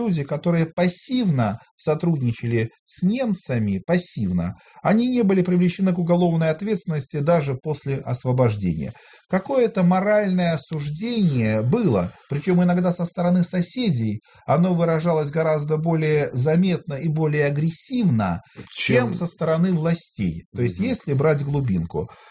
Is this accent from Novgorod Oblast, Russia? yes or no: yes; Veliky Novgorod, Novgorod Oblast, Russia; приведу пример Новгорода не потому, что это мой родной город